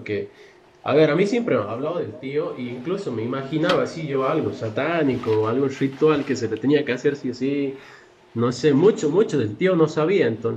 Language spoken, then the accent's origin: Spanish; Bolivia; Mira, hermano, yo las veces de las que me sentí más halagado siendo boliviano ha sido cuando Star Wars venía a grabar una escena al Salar de Uyuni, hermano.